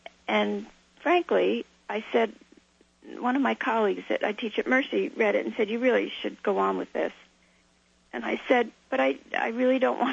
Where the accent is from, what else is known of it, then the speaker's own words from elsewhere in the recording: United States; I am an American. I am a woman.